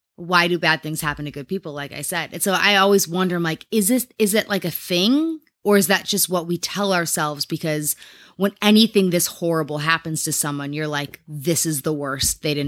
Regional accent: Midwest, United States; Oh, I've heard it so many times. Maybe because I grew up in the Midwest.

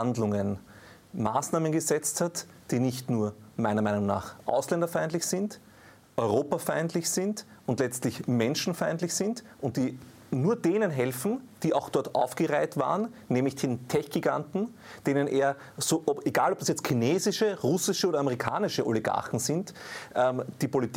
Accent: Austria

